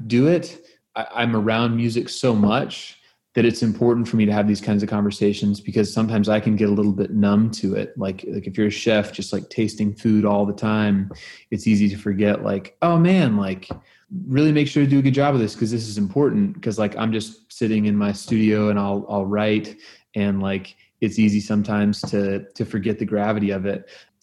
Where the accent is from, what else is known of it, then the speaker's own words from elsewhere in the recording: Oklahoma, United States; and I'm from Oklahoma, and I have ended up being a musician.